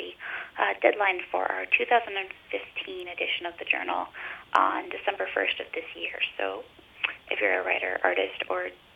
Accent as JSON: {"language": "English", "region": "Alaska", "country": "United States", "tie": "born or raised there", "said": "not knowing we had anything like that here in Southeast Alaska or even in my hometown"}